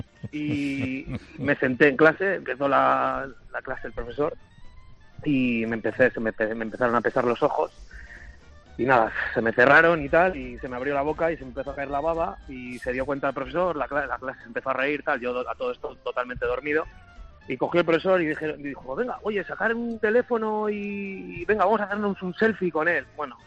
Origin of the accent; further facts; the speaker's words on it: Bilbao, Basque Country, Spain; y yo que soy de Bilbao dije...